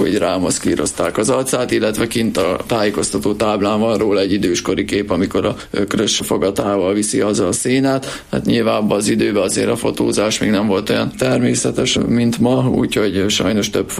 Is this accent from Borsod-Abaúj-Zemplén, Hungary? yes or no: yes; Középhuta, Borsod-Abaúj-Zemplén, Hungary; now in Újhuta, Hungary; dédnagyapám nősült Középhutára, vette itt a múzeum névadójának a lányát, dédnagymamámat, tehát mi középhutaiak vagyunk, de feleségemmel megvásároltuk itt Újhután ezt az ingatlant, amiben most is vagyunk.